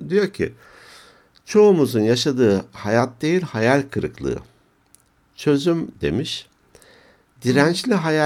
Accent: İnönü, Eskişehir, Turkey; Belki bahsetmişimdir hani Eskişehir İnönü benim memleketim

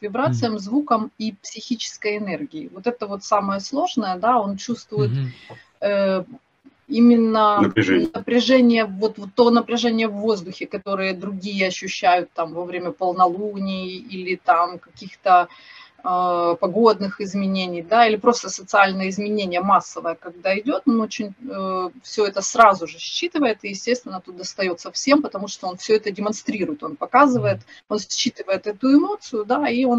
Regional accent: Kryvyi Rih, Dnipropetrovsk Oblast, Ukraine; now in Kyiv, Ukraine; Я сама из Кривого Рога, хотя живу в Киеве очень давно.

